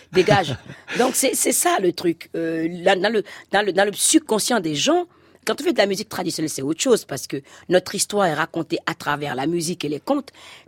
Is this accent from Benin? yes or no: yes; Cotonou, Littoral, Benin; now in France; Je venais d'arriver de Cotonou et c'était difficile pour moi. Et même si je parlais la langue française, il fallait s'adapter.